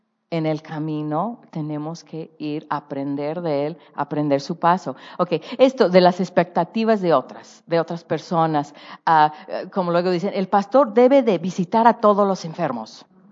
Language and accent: Spanish; San Francisco, California, United States; born there; Yo soy totalmente de ciudad, nací en San Francisco, California y todo.